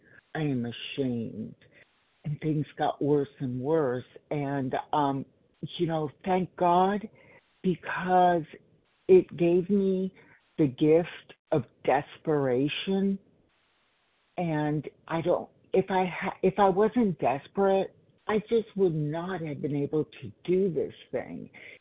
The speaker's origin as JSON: {"language": "English", "town": "Los Angeles", "region": "California", "country": "United States", "said": "I am from Los Angeles."}